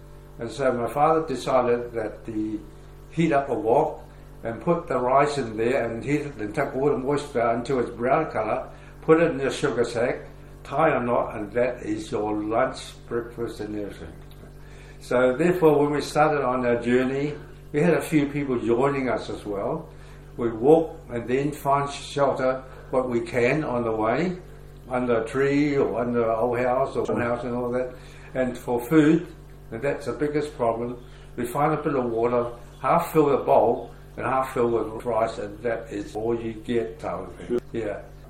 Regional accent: Guangdong, China; moved away; I was born in China, in the south of China, in a place next to Canton. And we have a small market garden. My father was a rice grower, and we are really just common people

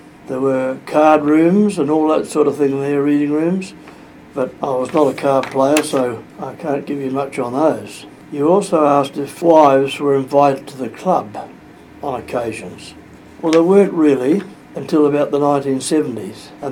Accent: Gisborne, New Zealand; born there; moved away as an adult; I was born in Gisborne in 1925. I shifted to Hawke's Bay in 1953 when I got married

